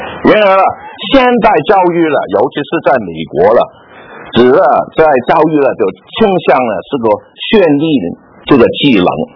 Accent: Hong Kong; 我1970年代当我在香港长大的时候了啊

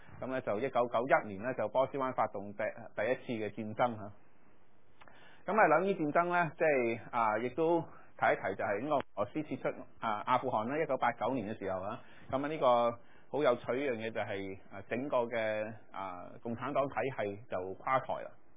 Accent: China; 咁所以咧我哋中國人係絕對唔能夠容許有任何

